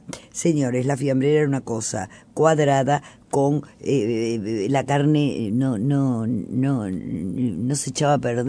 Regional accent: Montevideo, Uruguay; pero el barrio de mi infancia, que era el barrio de mi abuela, era el barrio La Mondiola

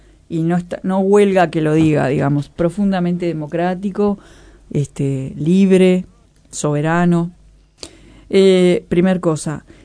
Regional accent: San Gregorio de Polanco, Tacuarembó, Uruguay; Volvería siempre al San Gregorio de mi infancia, en Tacuarembó.

